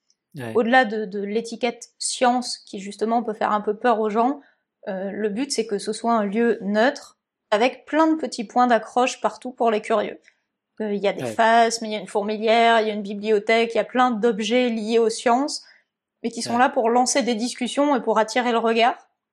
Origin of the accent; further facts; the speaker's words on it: Toulouse, Occitanie, France; also born or lived in Marseille; moi je suis du sud, hein. Clairement, je suis née à Marseille, j'ai grandi à côté de Toulouse, j'ai fait ma thèse à Montpellier, donc la vie en Normandie, c'était pas le rêve absolu.